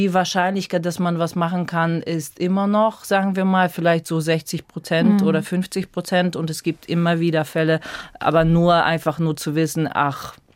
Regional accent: Ukraine; now in Munich, Germany; ist das die Muttersprache, mit der ich aufgewachsen bin. Meine Eltern sprechen in erster Linie Russisch. Und andererseits ist es auch die Sprache des Landes, das gerade meine Heimat überfällt.

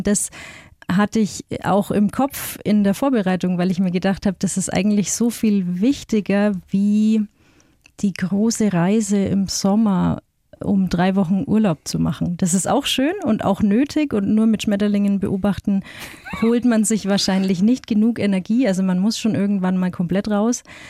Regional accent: Bavaria, Germany; wenn man sich vorstellt und sagt, ich bin aus dem Fichtelgebirge, dann überlegen die...

